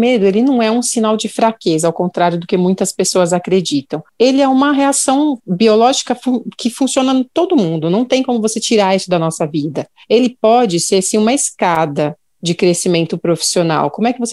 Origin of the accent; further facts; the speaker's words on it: São Paulo, Brazil; Eu sou de São Paulo, estou morando em São Paulo